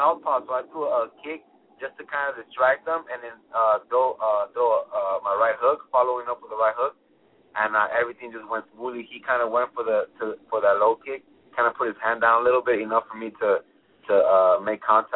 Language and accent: English; Hollywood, California, United States; Yeah, correct. I grew up in Hollywood.